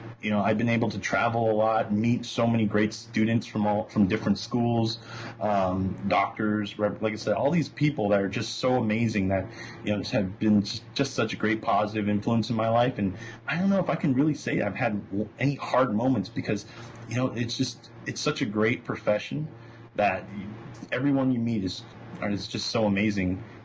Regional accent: San Jose, California, United States; Well, I'm from the Bay Area, originally, San Jose, California specifically. Mm-hmm. Born and raised there, went over to UC San Diego for my undergraduates.

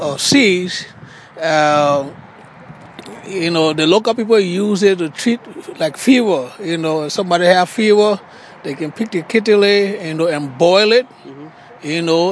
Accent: Liberia; I'm from Liberia.

